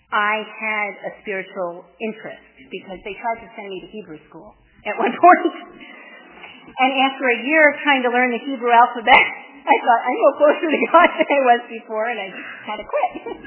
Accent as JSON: {"language": "English", "town": "Long Island", "region": "New York", "country": "United States", "tie": "born or raised there", "said": "I was raised in Long Island, which my parents moved to Long Island when I was about 3."}